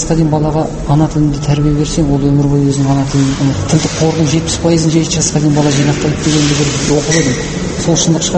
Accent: Zhanan, Omsk Oblast, Russia; Ауылда туып өстім. Омбының Шарбаққөл ауданы Жанан ауылы дейді. Жанан ауылында Томар орта мектебін бітірдім. Енді біздің мектебіміз қазақ орыс тілінде.

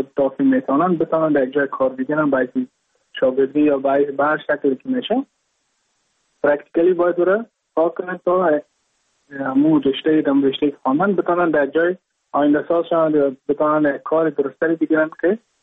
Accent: Mazar-i-Sharif, Balkh, Afghanistan; now in India; از مزار شریف هستم، از قریه شیرآباد که از قریه درفتاده مزار شریف بلخ میباشم، که ما در سال 2019 ماه جون به هندوستان آمدم

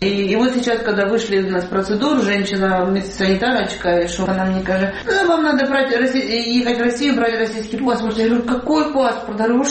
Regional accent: Ukraine; Я говорю, я не русская, я украинка.

